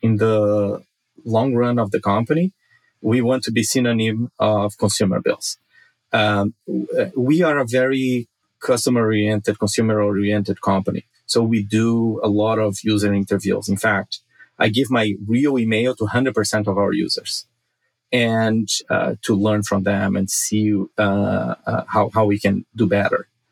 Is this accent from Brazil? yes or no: yes; Brazil; now in Los Angeles, United States; I have three kids here in Los Angeles. I don't think they have the same perspective that I had growing up in Brazil.